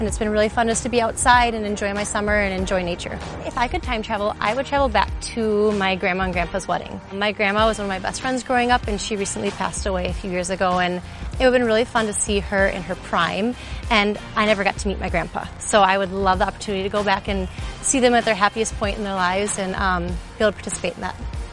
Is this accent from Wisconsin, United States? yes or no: no; Chaska, Minnesota, United States; I'm from Chaska, Minnesota, and this is my fifth year as a Minnesota Vikings cheerleader.